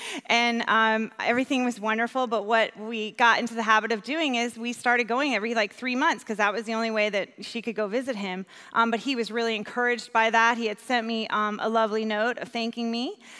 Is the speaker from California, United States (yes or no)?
no; New York, United States; I love downtown because I'm from New York. The city makes me feel at home.